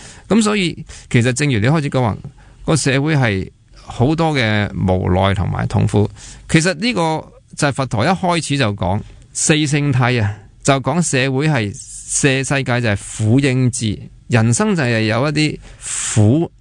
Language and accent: Cantonese; Hong Kong; 我哋嗰阵时候要外国社会要我哋香港人收嘅